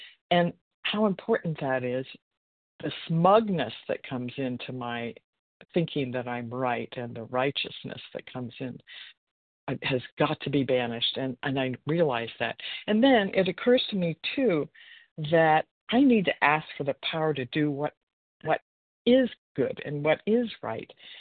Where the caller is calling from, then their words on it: Washington, United States; Oh, sorry, Washington State. PST.